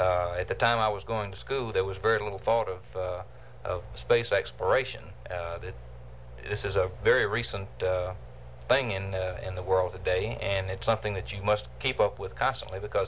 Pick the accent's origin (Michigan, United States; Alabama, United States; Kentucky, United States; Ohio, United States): Alabama, United States; Mobile; accent: southern drawl; I was born in Mobile, Alabama, raised in school there, and attended Spring Hill College, and finally graduated from Auburn University, also in Alabama.